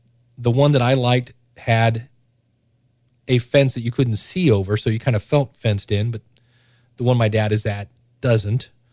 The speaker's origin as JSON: {"language": "English", "town": "Akron", "region": "Ohio", "country": "United States", "tie": "born or raised there", "said": "I drive an hour anyway because I grew up in Akron, and it's only 20 minutes from there"}